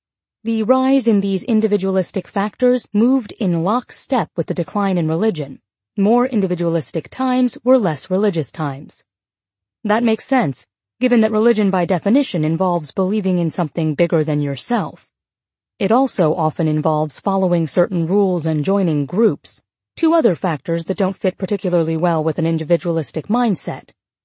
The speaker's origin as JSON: {"language": "English", "town": "Irving", "region": "Texas", "country": "United States", "tie": "born or raised there", "said": "which I experienced firsthand growing up in Irving, Texas, which at one time claimed to have more churches per capita than any other city in the country."}